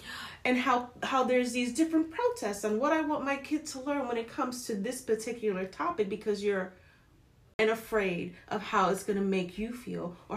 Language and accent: English; New York, United States; I'm a New Yorker. That's something New Yorkers might want to know.